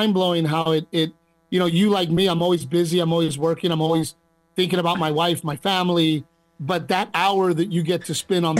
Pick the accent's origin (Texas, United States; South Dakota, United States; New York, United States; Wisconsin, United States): Texas, United States; Corpus Christi; I grew up in South Texas, like the Corpus Christi area.